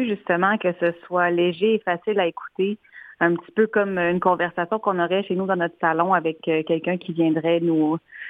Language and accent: French; Uashat-Maliotenam, Quebec, Canada; Moi, je suis de Ouachat-Mankmanoutenam.